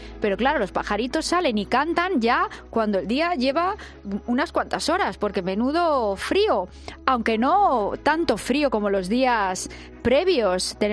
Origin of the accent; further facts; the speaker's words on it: Madrid, Community of Madrid, Spain; Somos los madrileños.